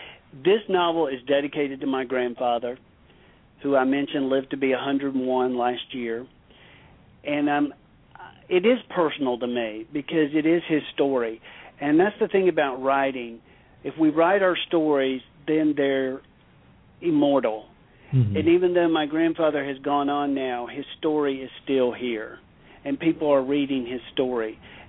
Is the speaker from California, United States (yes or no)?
no; Florida, United States; For me, I grew up in the South. I grew up in a very small rural town in Florida